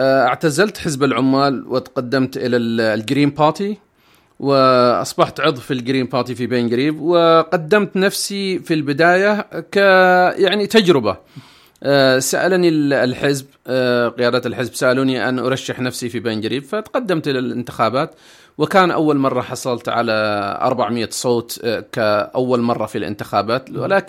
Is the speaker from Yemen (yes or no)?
yes; Yemen; now in United Kingdom; أنا أولا كيمني نعم أفتخر في العادات والتقاليد، ولكن رغم كل هذه الأشياء نحن انتقلنا إلى دولة غير دولتنا، وهناك قانون لهذه الدولة، ونحن الآن في بريطانيا